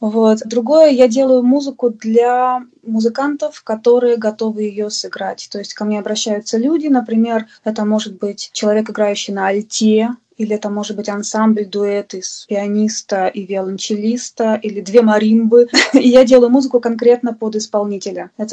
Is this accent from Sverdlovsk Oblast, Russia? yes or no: yes; Yekaterinburg, Sverdlovsk Oblast, Russia; Да, я родилась и выросла в Екатеринбурге, получила высшее образование в Екатеринбурге